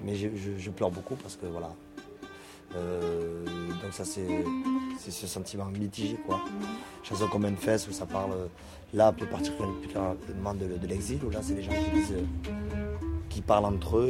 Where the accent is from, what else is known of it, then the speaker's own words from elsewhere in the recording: Toulouse, Occitanie, France; accent: Toulouse; même avec notre accent toulousain, qui d'ailleurs est bien là, même en kabyle et en arabe.